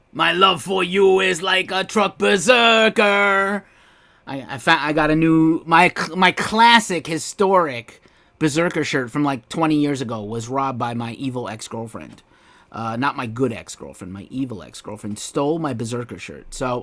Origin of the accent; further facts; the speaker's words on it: New York, United States; At Yankee Stadium in the Bronx, my hometown, in case you didn't know, I'm from the Bronx of New York.